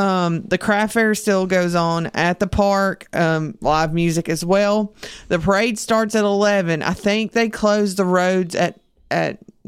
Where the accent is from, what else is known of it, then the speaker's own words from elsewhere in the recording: the South, United States; accent: southern; Yes, my southern accent gets the better of me some days.